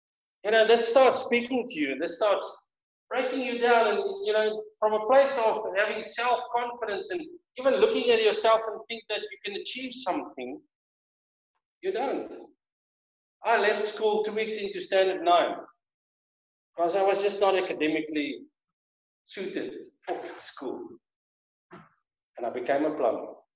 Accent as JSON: {"language": "English", "town": "Brixton", "region": "Gauteng", "country": "South Africa", "tie": "born or raised there", "said": "I was born in Brixton, in a railway dorpie, which was considered, if it's working for the railway, you know, you were nothing."}